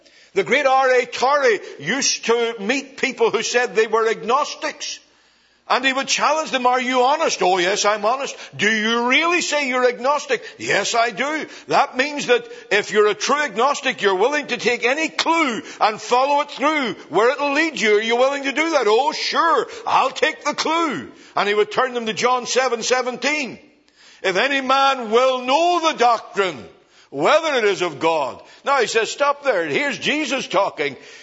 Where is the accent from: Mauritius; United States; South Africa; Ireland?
Ireland; I say that as an Irishman.